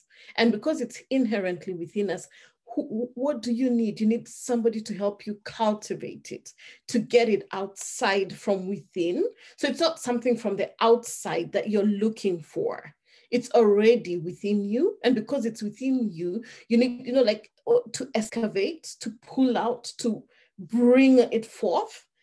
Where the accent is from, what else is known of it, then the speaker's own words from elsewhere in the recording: Kenya; accent: Kenyan British; I am a Kenyan girl with a Kenyan British accent